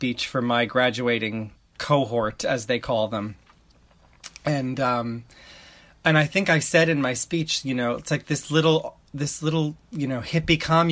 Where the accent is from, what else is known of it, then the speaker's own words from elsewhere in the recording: New York, United States; Yeah, I'm from Long Island.